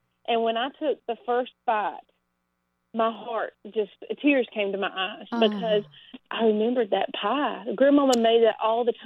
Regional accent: the South, United States; I think as a Southerner, we naturally tend to overcook.

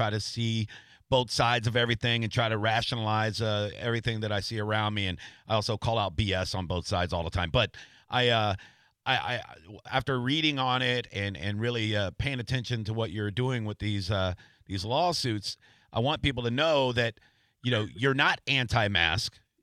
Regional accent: United States; And the more I think about being an American and being proud to be an American

